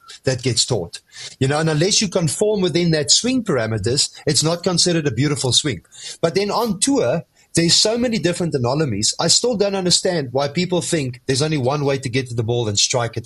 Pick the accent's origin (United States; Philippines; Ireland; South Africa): South Africa; So I go to Stephen today as a South African.